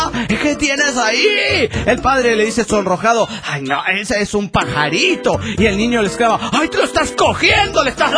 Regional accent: Juliaca, Puno, Peru; Hola, ¿qué tal? … de Juliaca, Perú.

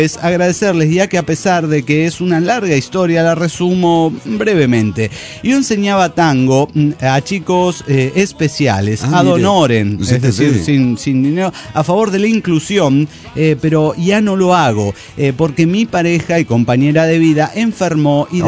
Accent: Mexico; de México, güey.

